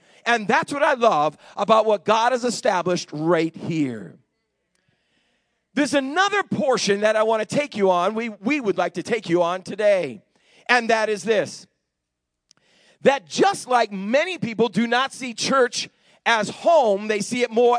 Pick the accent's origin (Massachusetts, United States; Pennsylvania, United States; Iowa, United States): Massachusetts, United States; In my hometown, I grew up in a town outside of Boston. We were a little bedroom.